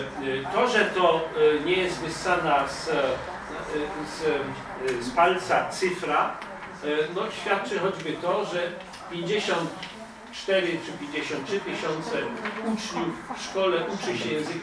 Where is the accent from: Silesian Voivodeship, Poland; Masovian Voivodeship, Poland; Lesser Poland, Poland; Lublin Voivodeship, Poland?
Silesian Voivodeship, Poland; My ze Śląska Górnego, inne regiony były w różnej sytuacji, my ze Śląska Górnego nie mogliśmy się uczyć języka niemieckiego od 1945 do 1989 włącznie.